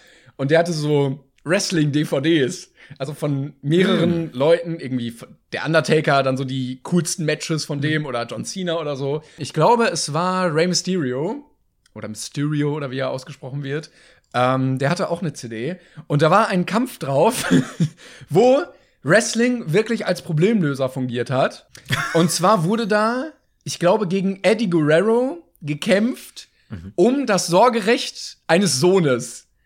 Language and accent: German; Cologne, North Rhine-Westphalia, Germany; nee, ich komme aus Köln.